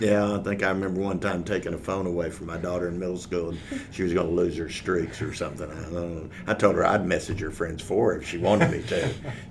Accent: Anchorage, Alaska, United States; born there; And I was born in Elmendorf Air Force Base in Anchorage, Alaska. And then he retired and we moved stateside.

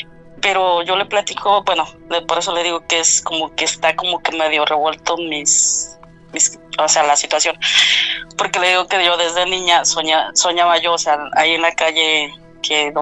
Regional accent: Puebla, Mexico; Pero se puede decir allá en Puebla, porque yo soy de Puebla

